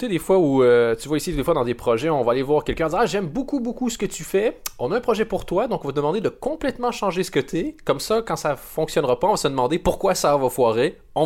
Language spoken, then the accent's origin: French; Canada; moi, je viens du Canada et, voilà, entouré par la culture anglo-saxonne